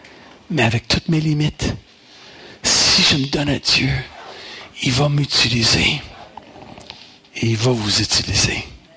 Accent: Montreal, Quebec, Canada; J'ai commencé... à Montréal, ma ville natale, en français et en anglais.

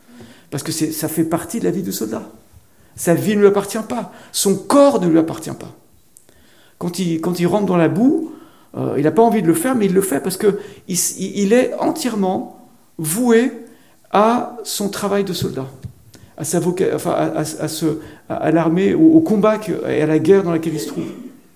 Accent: France; now in Switzerland; J'ai fait l'armée en Suisse, parce que je suis d'origine suisse. … quand j'étais petit, en France, parce que j'habitais en France.

